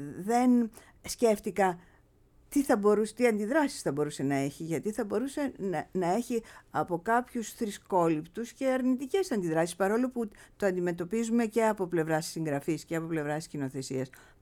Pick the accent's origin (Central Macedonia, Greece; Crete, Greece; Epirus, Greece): Epirus, Greece; γιατί εγώ γεννήθηκα στην Ήπειρο, έζησα πάρα πολύ στην Ήπειρο